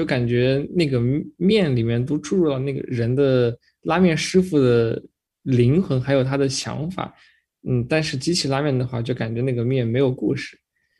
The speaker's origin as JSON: {"language": "Chinese", "town": "Lanzhou", "region": "Gansu", "country": "China", "tie": "born or raised there", "said": "我算是土生土长兰州人。就我记忆里面，我父母甚至说我父母的父母，他们都是这边，就没有说像之前什么支援大西北从别的地方移民到兰州，就这种情况在我们家暂时还没有出现。"}